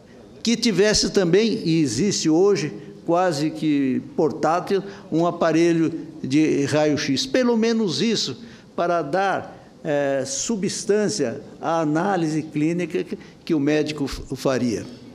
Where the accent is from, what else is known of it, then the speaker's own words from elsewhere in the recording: Rio Brilhante, Mato Grosso do Sul, Brazil; na minha cidade natal de Rio Brilhante, isso no ano de 1931.